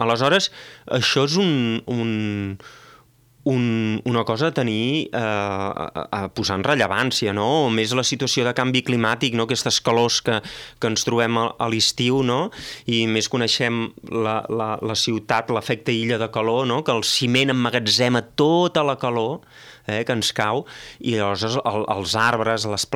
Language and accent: Catalan; Santes Creus, Catalonia, Spain; now in Valls, Spain; soc de Santes Creus però fa molt de temps que visc aquí